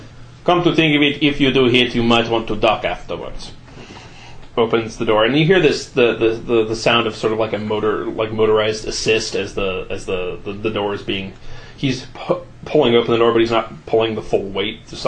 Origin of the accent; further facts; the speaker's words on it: Ukraine; Growing up in Ukraine does that.